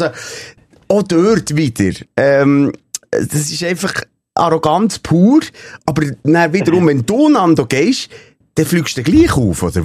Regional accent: Bern, Switzerland; wir sind Berner

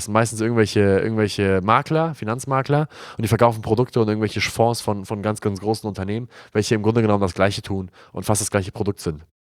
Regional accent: Glinde, Schleswig-Holstein, Germany; Wir kommen ja aus Hamburg und da, wo wir wohnen, ist ja 10 Kilometer außerhalb von Hamburg, Glinde-Rheinbeck. Shoutout Glinde.

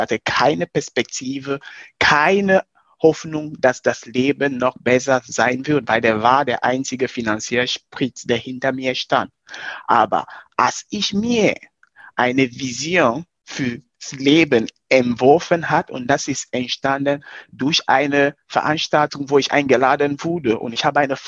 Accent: Cameroon; German is a second language; now in Germany; Ich komme ursprünglich aus Kamerun.

